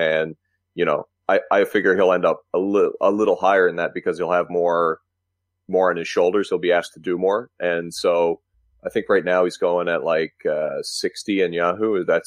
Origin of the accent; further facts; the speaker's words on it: Canada; Well, as a Canadian